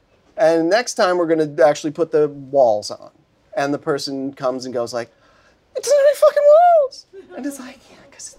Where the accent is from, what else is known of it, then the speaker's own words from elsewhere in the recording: Buffalo, New York, United States; now in Los Angeles, United States; Shoveling snow, probably, because I would have had to, I'm from Buffalo, I would have had to move back.